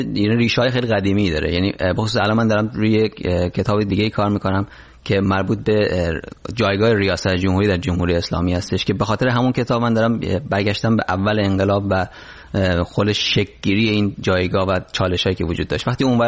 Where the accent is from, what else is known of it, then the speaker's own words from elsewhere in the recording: Rasht, Gilan, Iran; moved away as an adult; now in New York, United States; تو 39 سال رفتم و اهل همونجا گفتم اهل رشت هستم